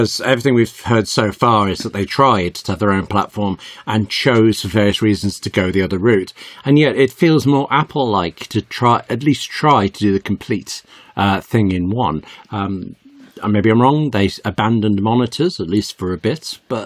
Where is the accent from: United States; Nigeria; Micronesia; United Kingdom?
United Kingdom; England; accent: English; If we're getting this specific and you're picking up on my English accent, Yorkshire tea, soft water, a little bit of milk, no sugar, please.